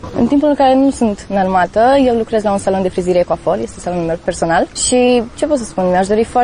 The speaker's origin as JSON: {"language": "Romanian", "town": "Hunedoara", "region": "Hunedoara County", "country": "Romania", "said": "Sunt cursant rezervist, după jurământ soldat, sunt din Hunedoara, am 25 de ani."}